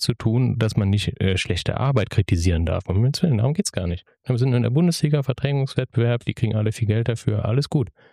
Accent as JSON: {"language": "German", "region": "Rhineland-Palatinate", "country": "Germany", "said": "Ich bin aus Rheinland-Pfalz. Da ist man eher für Laudern als für irgendwas anderes."}